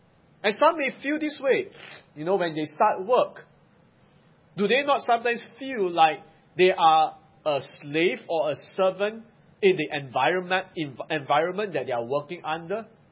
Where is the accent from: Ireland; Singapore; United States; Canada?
Singapore; growing up in Singapore